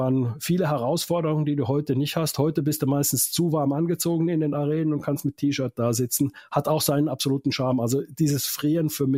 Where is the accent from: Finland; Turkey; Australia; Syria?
Finland; German is a second language; now in Germany; Das kenne ich noch aus meiner Heimat auch in Finnland